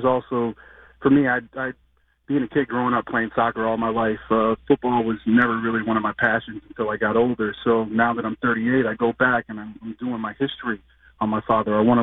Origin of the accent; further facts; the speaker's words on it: Arlington Heights, Illinois, United States; because as a kid growing up in Arlington Heights, I was mad at him because he wasn't around enough in the summer times.